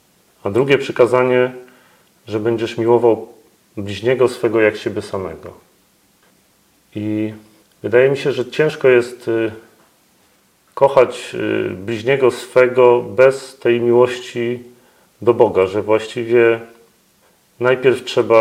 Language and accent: Polish; Ostrów Wielkopolski, Greater Poland Voivodeship, Poland; jesteśmy z Ostrowa Wielkopolskiego.